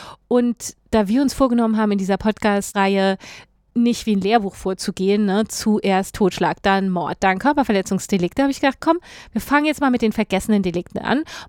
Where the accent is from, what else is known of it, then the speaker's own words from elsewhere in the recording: Saarland, Germany; Ich, wie Sie wissen, komme ich ursprünglich aus dem Saarland